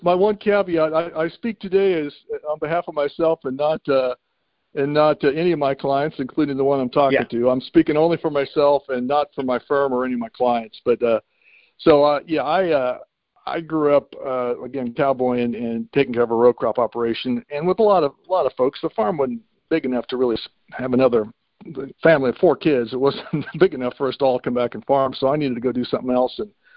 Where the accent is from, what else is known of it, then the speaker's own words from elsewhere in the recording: Maryville, Missouri, United States; And he and his father, Ben, grew up in Parnell, Missouri, where I grew up in Maryville.